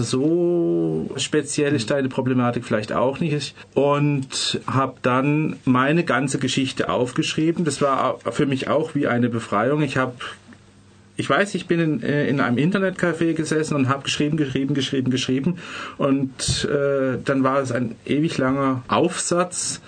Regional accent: Lörrach, Baden-Württemberg, Germany; ich bin aufgewachsen in Lörrach und das ist ja jetzt auch nicht gerade die kosmopolitischste Stadt und war halt auch ein sehr konservatives Umfeld.

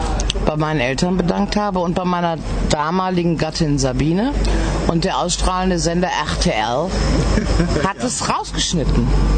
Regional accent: Gummersbach, North Rhine-Westphalia, Germany; born there; ich komme ja gebürtig aus Gummersbach

